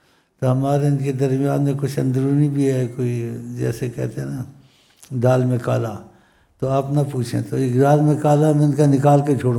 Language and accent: Urdu; Punjab, Pakistan; میں تو پنجابی ہوں, پنجابی کی پنجابی سے بنتی